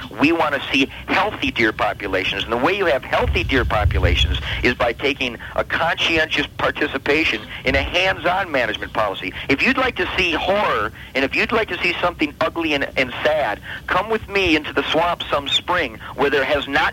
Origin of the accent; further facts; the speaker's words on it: Michigan, United States; Otherwise, for example, just in my home state of Michigan, we would not be able to harvest